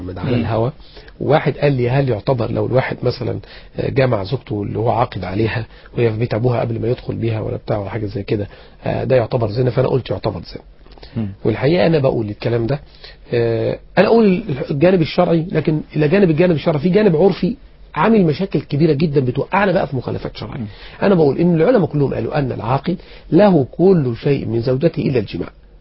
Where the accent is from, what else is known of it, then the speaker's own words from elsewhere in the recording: Egypt; احنا العرف عندنا في مصر ايه؟